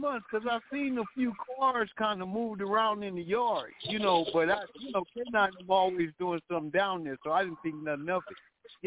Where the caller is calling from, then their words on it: Compton, California, United States; but I'm calling from Compton.